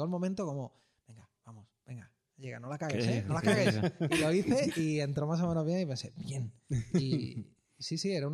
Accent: Utrera, Andalusia, Spain; now in Madrid, Spain; decidí grabarme en un fin de semana que bajé a mi pueblo, que yo soy de Utrera, un pueblo de Sevilla.

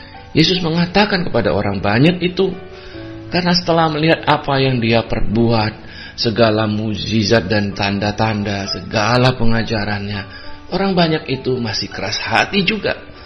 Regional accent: Pontianak, West Kalimantan, Indonesia; born there; saya saat ini berada di kota kelahiran saya, di Pontianak, Kalimantan Barat.

